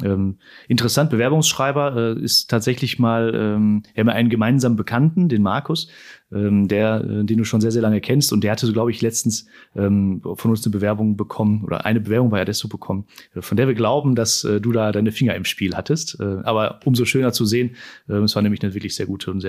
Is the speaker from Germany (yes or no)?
yes; North Rhine-Westphalia, Germany; ich komme aus dem Ruhrgebiet, habe also auch meine Wurzeln rund um diese Region.